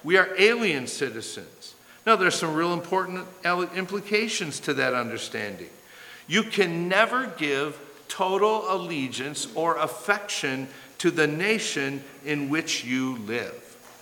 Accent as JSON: {"language": "English", "region": "Wisconsin", "country": "United States", "tie": "born or raised there", "moved": "as an adult", "said": "I grew up in Wisconsin, and then I went to Ohio for college, and I talked funny to people around me."}